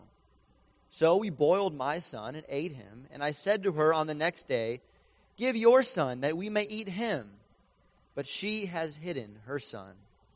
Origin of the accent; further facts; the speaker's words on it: Georgia, United States; Now, we are not from Alabama. I need to make that clear. We are from Georgia, but my brother, for whatever reason, moved to Alabama